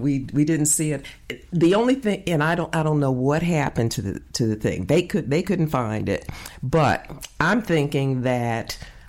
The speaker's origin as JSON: {"language": "English", "town": "Chicago", "region": "Illinois", "country": "United States", "said": "Yeah, that's where I'm from."}